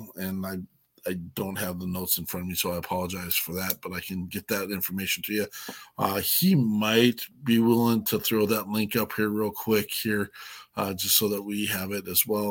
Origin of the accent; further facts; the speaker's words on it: Wyoming, United States; I'm a hillbilly from Wyoming.